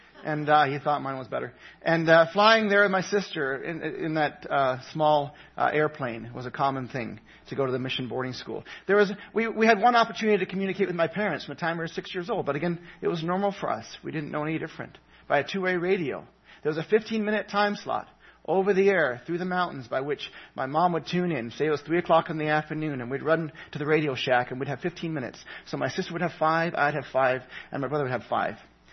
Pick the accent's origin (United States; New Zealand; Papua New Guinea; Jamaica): Papua New Guinea; I grew up in Papua New Guinea with New Tri's Mission